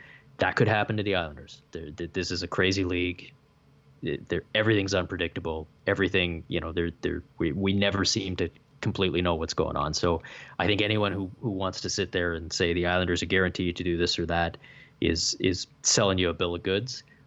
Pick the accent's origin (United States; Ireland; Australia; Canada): Canada; You got to be nice. I'm Canadian, man.